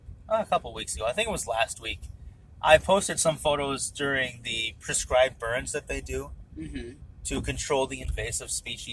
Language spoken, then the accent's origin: English; Wisconsin, United States; We're from Wisconsin.